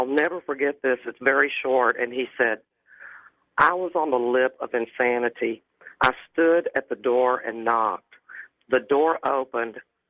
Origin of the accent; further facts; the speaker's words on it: Dallas, Texas, United States; I'm from Dallas.